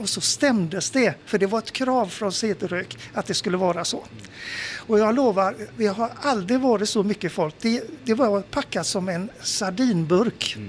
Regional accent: Gothenburg, Västra Götaland County, Sweden; Framförallt så växte vi upp i Kolltorp på Vingåsgatan i samma i samma hus som sagt var.

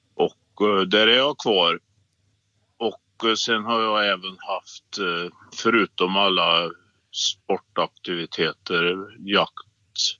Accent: Värmland, Sweden; det har nog mer att göra med att jag är värmlänning då, fast jag är i Bohuslän nu då.

